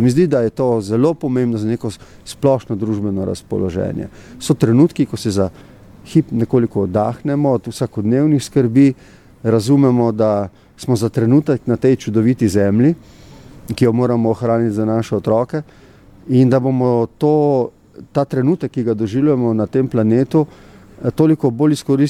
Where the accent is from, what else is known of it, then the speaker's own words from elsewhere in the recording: Littoral, Slovenia; Jaz sem iz Primorske doma